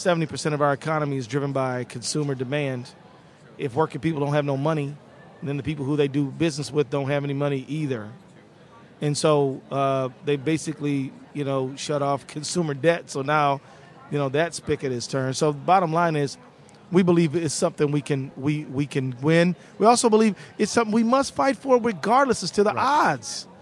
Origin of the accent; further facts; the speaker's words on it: Minnesota, United States; I'm from an ag state. I'm from Minnesota, right? Grain belt.